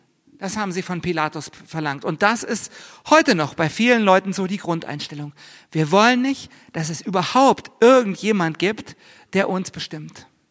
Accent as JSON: {"language": "German", "region": "Berlin", "country": "Germany", "tie": "born there", "said": "Mir passiert das dauernd als geborener Berliner."}